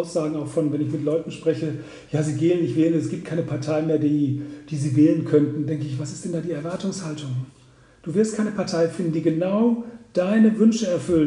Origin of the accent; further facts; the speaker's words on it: Munich, Bavaria, Germany; Ich komme aus dem Westend, da Schwanthaler Höhe